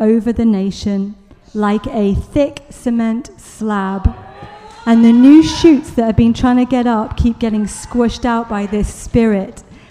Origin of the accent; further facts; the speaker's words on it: England, United Kingdom; obviously I'm English